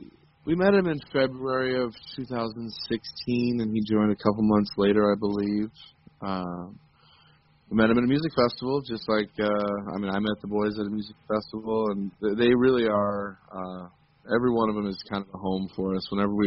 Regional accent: Arlington, Washington, United States; also born or lived in San Francisco; the home I grew up in Arlington, Washington.

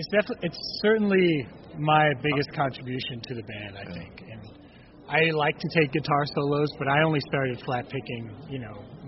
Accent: Houston, Texas, United States; born there; I was born in Houston. And went to the University of Texas for college.

